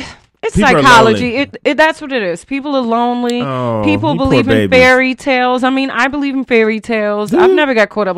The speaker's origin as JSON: {"language": "English", "town": "Bronx", "region": "New York", "country": "United States", "lives_now": "California, United States", "said": "My favorite joke is that, look, okay, so I am from the Bronx and I moved to California."}